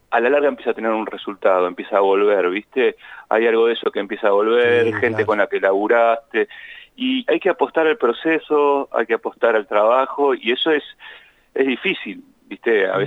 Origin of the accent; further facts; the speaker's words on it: La Plata, Buenos Aires Province, Argentina; Yo soy de La Plata, yo nací acá, me crié acá y vivo acá.